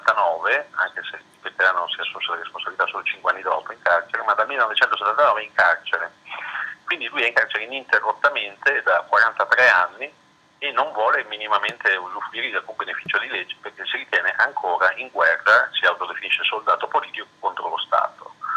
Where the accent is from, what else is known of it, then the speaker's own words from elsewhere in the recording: Trento, Trentino-Alto Adige, Italy; io sono di Trento.